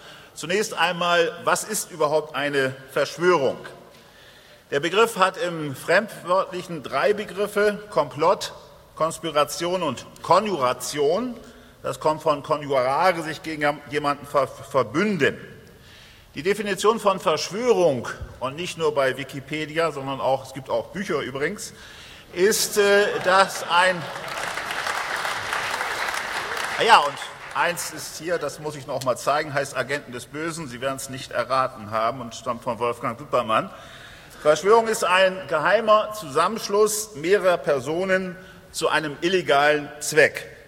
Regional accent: North Germany, Germany; Ich komme aus Norddeutschland. Wer mich jetzt nicht verstanden hat, dem kann ich auch nur im Plattdeutsch helfen.

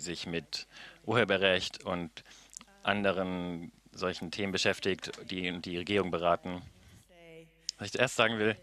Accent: Ecuador; Ich bin in Ecuador aufgewachsen und ich habe aber als Journalistin angefangen zu arbeiten in Kanada, bin dann zurück nach Ecuador gegangen

